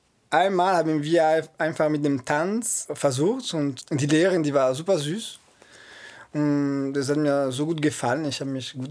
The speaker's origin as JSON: {"language": "German", "country": "Italy", "second_language": "German", "moved": "yes", "said": "Ich komme aus Italien und bin 35 Jahre alt."}